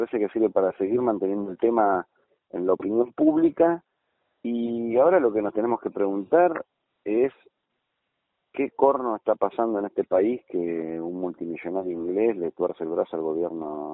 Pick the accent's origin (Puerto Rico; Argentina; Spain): Argentina; si yo quiero ejercer mi derecho como argentino de navegar al lago Escondido